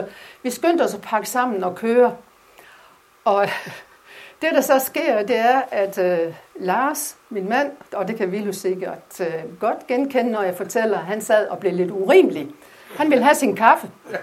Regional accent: Hundborg, North Denmark Region, Denmark; Jeg kommer fra Hundborg i Thy.

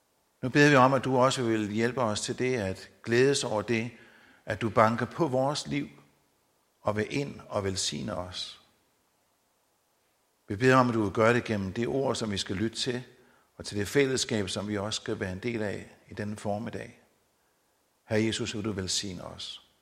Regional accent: Odense, Region of Southern Denmark, Denmark; så er jeg odenseaner. Og normalt er det ikke sådan et plusord herovre i Vestjylland. Så med det samme, der siger jeg gerne, at min farmor kom altså fra Vestjylland.

